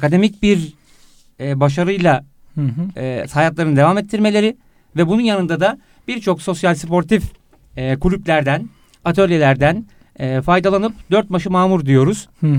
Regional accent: Black Sea Region, Turkey; 9 Eylül İlahiyat mezunuyum. Karadenizliyim.

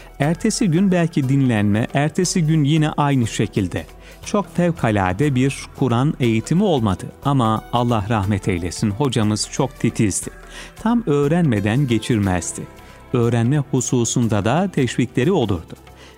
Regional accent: Yatağan, Denizli, Turkey; born there; Efendim, 1946 Denizli Yatağan doğumluyum. Babam rahmetli leblebicilik yapardı.

